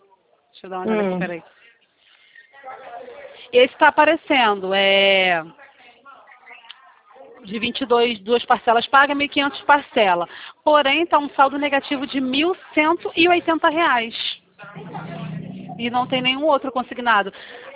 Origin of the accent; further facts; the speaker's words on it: Rio de Janeiro, Brazil; eu sou aqui de Campo Grande